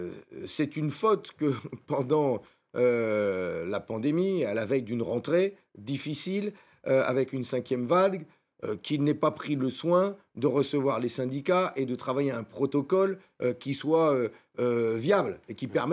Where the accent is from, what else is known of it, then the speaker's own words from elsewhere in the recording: Hauts-de-France, France; Moi, je vis dans mes terres du Nord, je sais d'où je viens, je suis un ch'ti.